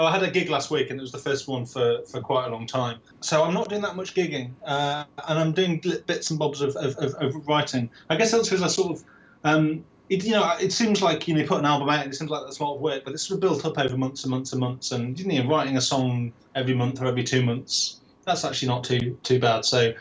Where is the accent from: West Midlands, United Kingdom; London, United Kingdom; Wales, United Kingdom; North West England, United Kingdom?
West Midlands, United Kingdom; Telford; also born or lived in Birmingham; Well, I was born in Birmingham, but I spent most of my formative years in Telford and going to school in Newport. And my folks live up in the Midlands